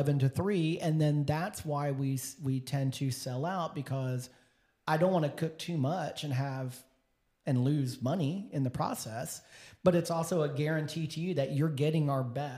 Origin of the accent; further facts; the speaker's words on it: Houston, Texas, United States; now in Nashville, United States; So growing up in Texas, I moved to Nashville in 2008, grew up in Houston.